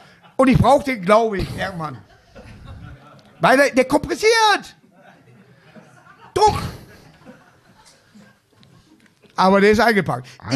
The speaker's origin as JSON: {"language": "German", "region": "Hamburg", "country": "Germany", "said": "ich bin Hamburger"}